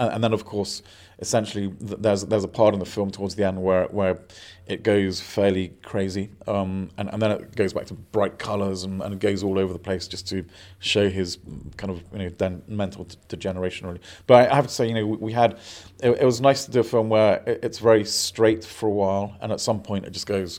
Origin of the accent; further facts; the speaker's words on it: United Kingdom; but we're British, we can do this.